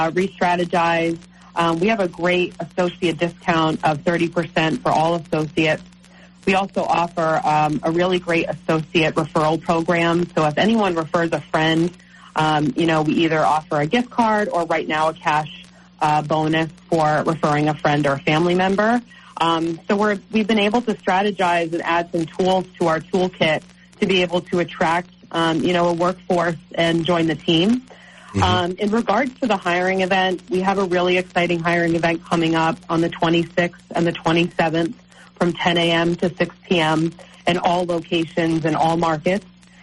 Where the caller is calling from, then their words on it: Rhode Island, United States; We're joining actually from Rhode Island.